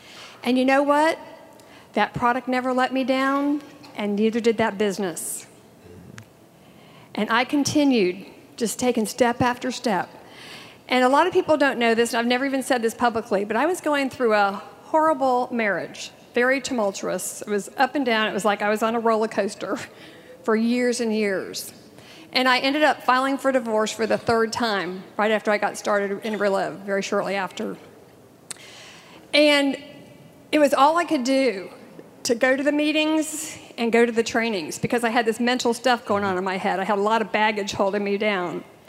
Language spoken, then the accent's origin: English; Alpharetta, Georgia, United States; from Alpharetta, Georgia, and I am so excited to be here.